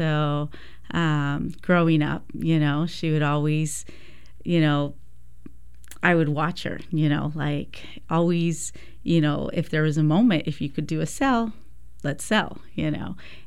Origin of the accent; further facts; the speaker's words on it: Texas, United States; born there; So I was born in Texas. I'm the youngest of six.